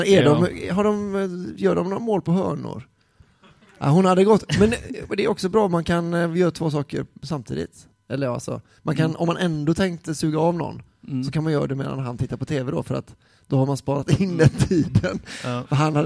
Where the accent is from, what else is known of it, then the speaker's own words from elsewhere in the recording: Sweden; och jag är svensk